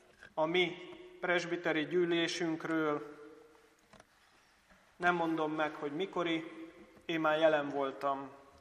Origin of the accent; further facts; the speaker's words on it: Budapest, Hungary; az én hazámban, Budapesten, Rákosszent Mihályon, ahonnan én származom